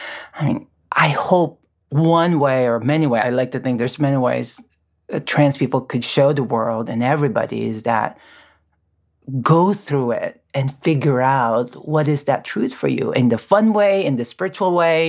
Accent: Philippines; I'm born and raised in the Philippines. This is a country and culture that have a long history of gender fluidity.

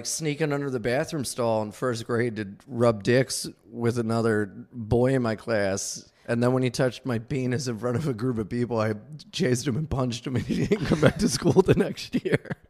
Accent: Wilmington, Delaware, United States; No, I'm from Delaware.

